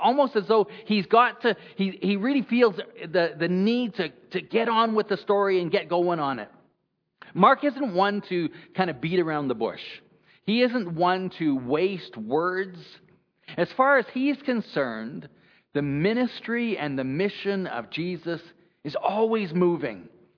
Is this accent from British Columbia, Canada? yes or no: yes; Prince Rupert, British Columbia, Canada; I started out as a window washer to about four different retail stores in my hometown of Prince Rupert.